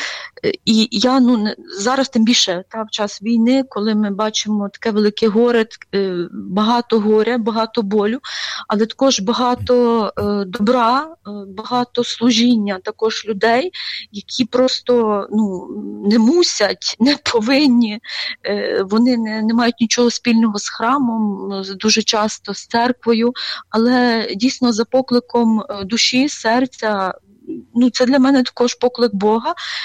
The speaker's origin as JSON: {"language": "Ukrainian", "region": "Khmelnytskyi Oblast", "country": "Ukraine", "said": "в нас я з Хмельницької області, Донецький район, я походжу з Поділля, і в нас там завжди ставилися, в нас там багато православних, родини мішані, багато, ну, католицькі парафії також потужні в нас є."}